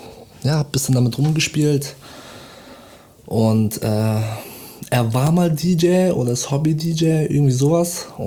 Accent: Bonn, North Rhine-Westphalia, Germany; Ich komme aus Bonn.

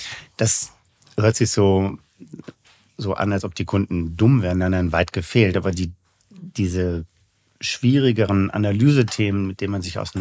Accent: Bonn, North Rhine-Westphalia, Germany; von Bonn, wo ich herkomme

